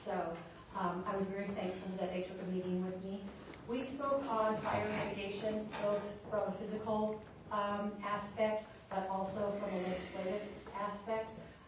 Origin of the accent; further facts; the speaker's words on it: Nevada, United States; well, I'm a redneck from Northern Nevada.